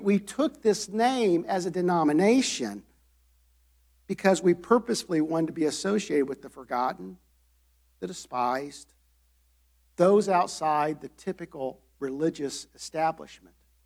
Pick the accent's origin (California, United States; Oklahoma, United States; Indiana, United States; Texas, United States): Indiana, United States; Connersville; Now, I grew up in Connersville, Indiana. And really, Connersville was in the middle of nowhere, but we didn't know that.